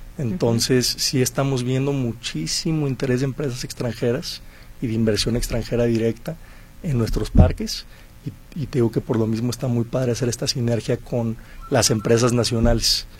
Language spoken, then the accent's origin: Spanish; Guadalajara, Jalisco, Mexico; Yo estudié aquí, soy igual tapatío, estudié 15 años en el American School.